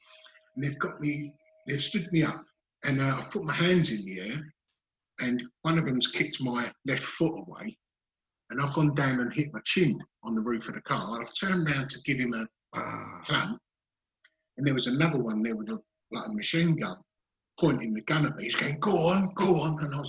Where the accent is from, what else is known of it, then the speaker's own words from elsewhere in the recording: Dagenham, London, United Kingdom; I grew up in Dagenham in Essex, working class family, single parent family.